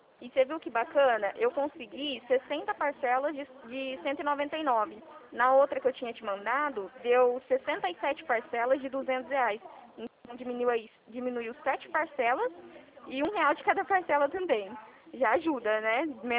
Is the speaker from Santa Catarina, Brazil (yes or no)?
no; Dracena, São Paulo, Brazil; sou aqui pertinho de Prudente, de Dracena.